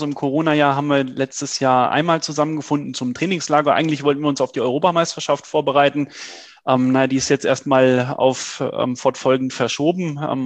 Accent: Trendelburg, Hesse, Germany; dass ich mich aktiv für meine Heimatstadt, damals noch Trendelburg, engagieren will.

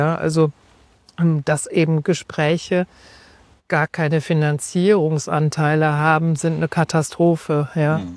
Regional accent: Gelsenkirchen, North Rhine-Westphalia, Germany; ich komme aus Gelsenkirchen, ich wohne in Gelsenkirchen

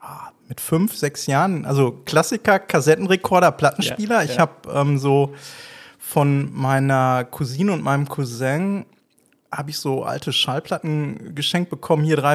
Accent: Witten, North Rhine-Westphalia, Germany; also born or lived in Bochum; Ich bin in Bochum geboren und habe da bis zu meinem 5. Lebensjahr gelebt. Also Kindergarten habe ich in Bochum gemacht. Und dann sind wir nach Witten gezogen.

